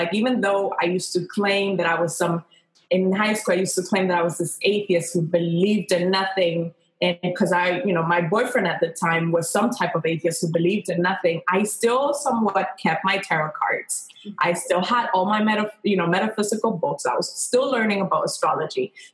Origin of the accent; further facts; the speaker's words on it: Santo Domingo, Dominican Republic; I grew up I was born in Dominican Republic, in Santo Domingo